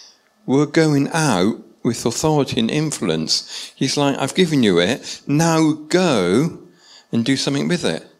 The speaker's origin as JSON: {"language": "English", "region": "England", "country": "United Kingdom", "said": "But that's the English thing that kicks in, isn't it? Is that us being English?"}